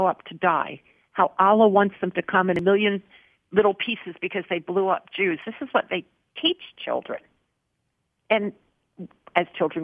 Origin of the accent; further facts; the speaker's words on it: New Jersey, United States; Secondly, I come from New Jersey.